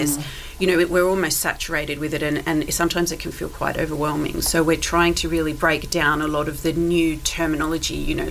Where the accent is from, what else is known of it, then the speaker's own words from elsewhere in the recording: Sydney, New South Wales, Australia; I'm from an island. It's just a bit bigger island than the Isle of Wight. No, I'm from Sydney. I grew up in Sydney.